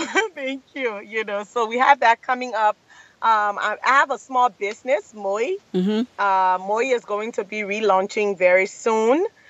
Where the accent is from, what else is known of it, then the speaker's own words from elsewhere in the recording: Liberia; I'm from Liberia, so obviously I have to put my backyard in order before I go to someone else's backyard.